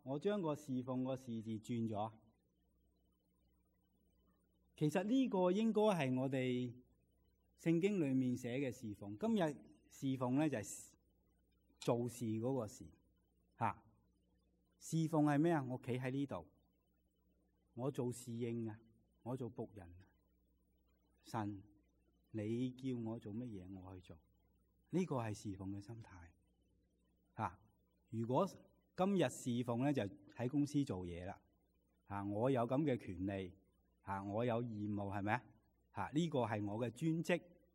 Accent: China; 忍耐对我们中国人来说是一个死忍的

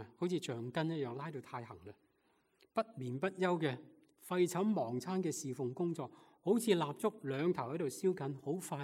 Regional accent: Guangdong, China; now in United States; 我哋系广东人，佢哋系大陆人。我哋讲纯正广东话，佢哋讲普通话普通话。

